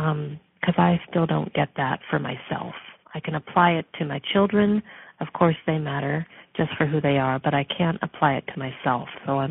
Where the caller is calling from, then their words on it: West Coast, United States; I'm calling from the West Coast.